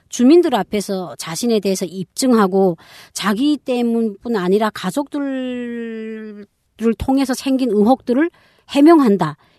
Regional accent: North Korea; now in South Korea; 또 우리가 대한민국에서만 산 게 아니라 북한을 경험한 탈북자잖아요.

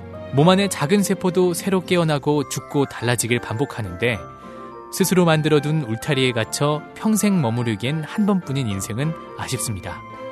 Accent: Seoul, South Korea; 저는 따뜻한 서울남자

